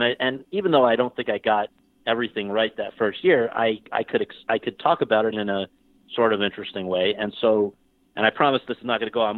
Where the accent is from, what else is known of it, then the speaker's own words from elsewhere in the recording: New Haven, Connecticut, United States; I am from New Haven, Connecticut.